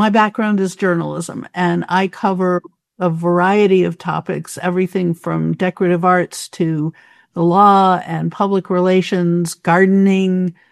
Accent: Rochester, New York, United States; Well, I was born and raised in Rochester.

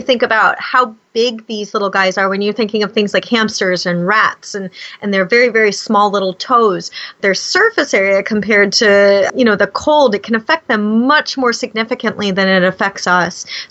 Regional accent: California, United States; where I grew up was out in California in the desert area.

